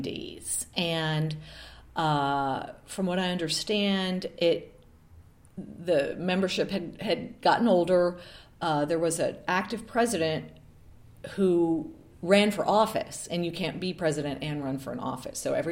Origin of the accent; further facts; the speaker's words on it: Rochester, New York, United States; So I grew up in Rochester, New York